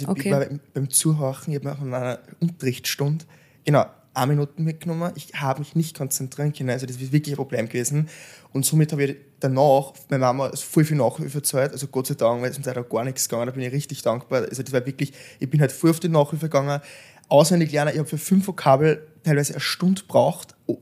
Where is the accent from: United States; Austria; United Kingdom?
Austria; Thalheim bei Wels, Upper Austria; Also ich bin aufgewachsen in Oberösterreich in Thalheim bei Wels. Das ist der Nachbarort von Wels, also Wels, sagen wir.